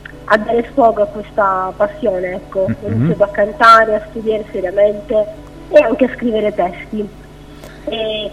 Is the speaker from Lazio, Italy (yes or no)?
no; Catania, Sicily, Italy; also born or lived in Syracuse; sono nata a Siracusa e sono cresciuta a Catania.